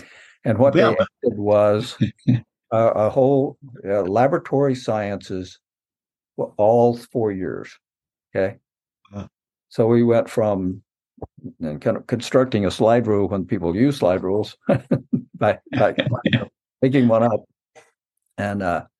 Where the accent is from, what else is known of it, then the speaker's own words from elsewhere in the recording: Liberty, Texas, United States; born there; I was born in Liberty, Texas, which is right on the Trinity River, and apparently it wasn't right where my family was living, but that was the closest hospital. So they were out in the country.